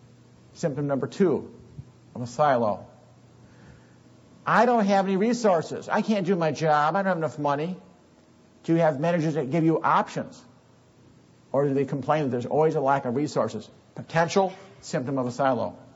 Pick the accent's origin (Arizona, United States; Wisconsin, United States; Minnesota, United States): Wisconsin, United States; And I'm from Wisconsin, so I know silos.